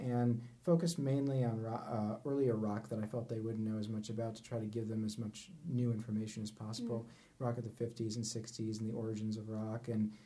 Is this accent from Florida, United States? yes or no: yes; Florida, United States; South Florida. I've moved a ton there.